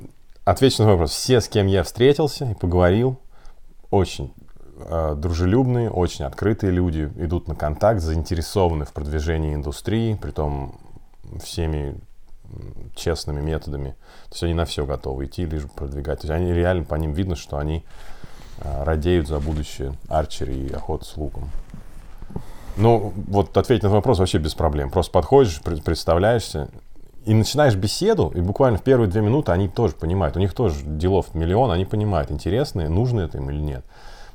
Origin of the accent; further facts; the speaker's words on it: Russia; я из России, хочу вот как-нибудь с вами там пообщаться